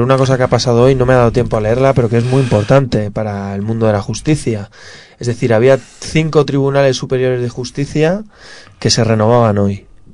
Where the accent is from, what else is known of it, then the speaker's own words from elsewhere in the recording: Madrid, Community of Madrid, Spain; yo sin ser arquitecto ni nada, pero vamos, siendo madrileño